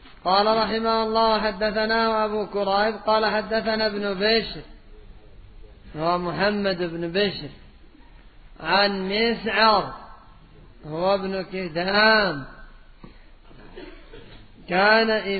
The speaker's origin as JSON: {"language": "Arabic", "country": "Yemen", "said": "وبعضهم القات عندنا في اليمن في أمور الدنيا"}